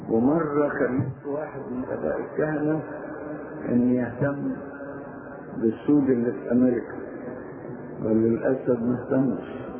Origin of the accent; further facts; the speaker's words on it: Egypt; وعندنا في مصر في برضه من هذا النوع